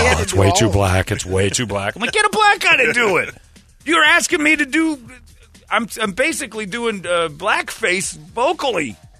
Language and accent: English; Mesa, Arizona, United States; I'm 26. I'm from Mesa. I'm the whitest person you've ever known.